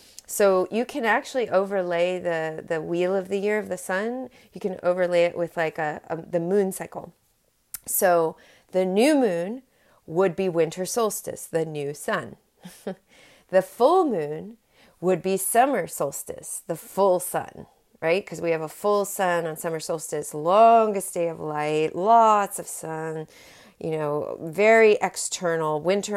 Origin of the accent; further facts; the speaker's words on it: Hawaii, United States; it was kind of trippy for me because I'm from Hawaii and that's where I grew up, and that's close to the equator, so days and nights are more equal there than they are in other places